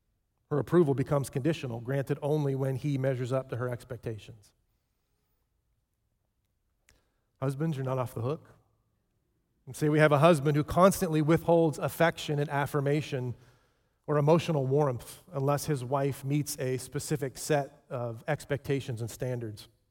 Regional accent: Ohio, United States; Gosh, don't they know I'm from Ohio?

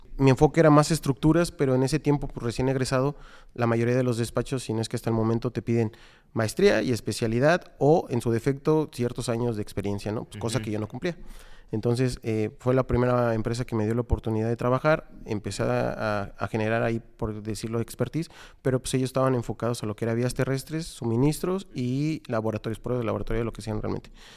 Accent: Mexico City, Mexico; now in Monterrey, Mexico; Es correcto, somos de Ciudad de México.

